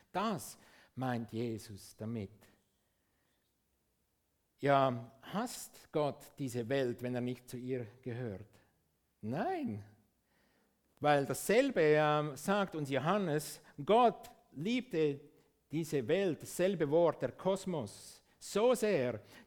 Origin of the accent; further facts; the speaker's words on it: Switzerland; ich bin Schweizer, aber eigentlich meine primäre Identität ist, ich bin Himmelsbürger.